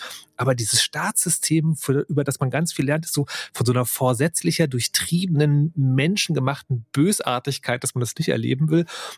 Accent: East Germany, Germany; ich komme selber aus der DDR und war da zwar Kind und Jugendlicher, aber auch in so einem Umfeld, das vielleicht als Systemfeind angesehen wurde

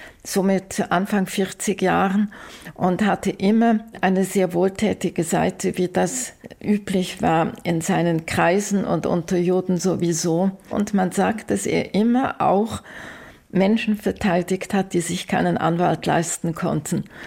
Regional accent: Basel, Basel-Stadt, Switzerland; Wir sind beide in Basel aufgewachsen.

